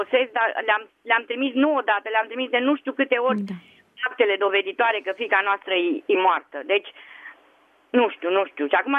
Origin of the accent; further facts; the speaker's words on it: Deva, Hunedoara County, Romania; și sunt din Deva.